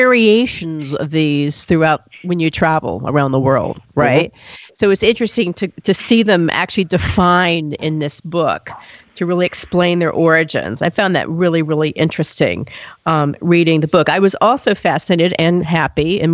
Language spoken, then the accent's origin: English; the South, United States; As a Southerner, I just love lima beans.